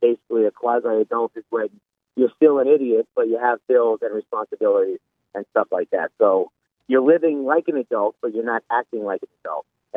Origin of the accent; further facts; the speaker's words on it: New York, United States; I'm also from New York, but that was just an afterthought.